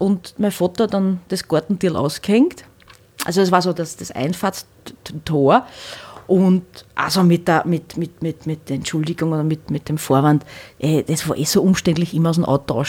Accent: Hornstein, Burgenland, Austria; bei der Tamburica in Hornstein, wo ich her bin.

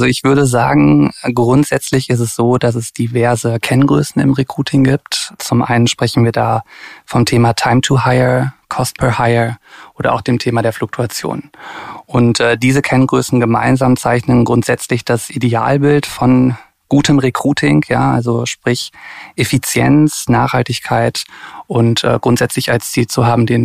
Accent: Cologne, North Rhine-Westphalia, Germany; Ich bin Kölner und habe dort Psychologie studiert

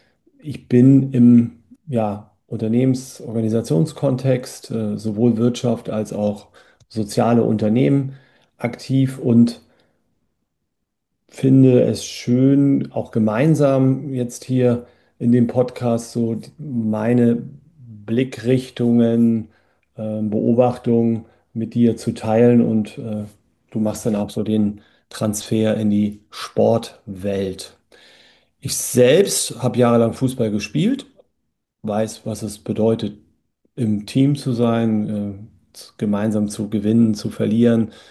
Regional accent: Hamburg, Germany; Ich komme aus Hamburg.

